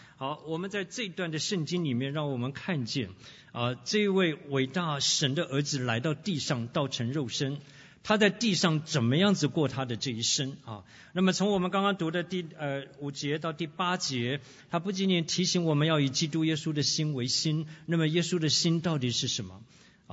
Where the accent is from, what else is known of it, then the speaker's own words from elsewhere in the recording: China; 我说我们基督徒不是我们中国人最怕死，对不对？